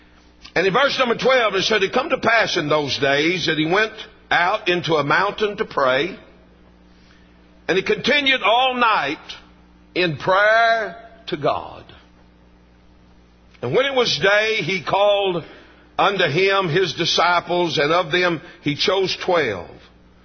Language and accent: English; Texas, United States; I grew up in North Texas, and we entertained ourselves as boys because we didn't have much entertainment.